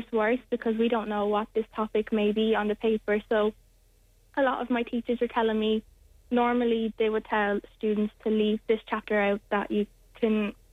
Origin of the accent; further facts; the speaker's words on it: Wexford, Leinster, Ireland; I'm from Wexford, so Waterford's only about an hour away from me